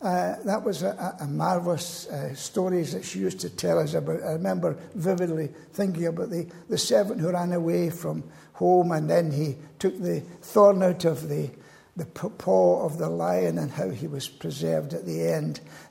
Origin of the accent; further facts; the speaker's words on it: Glasgow, Scotland, United Kingdom; moved away; I come from Glasgow, or as they say in Scotland, Glesky. I was born in the tenements in Glasgow. And although it's 60 years since I was in Glasgow, I still call myself a Glaswegian.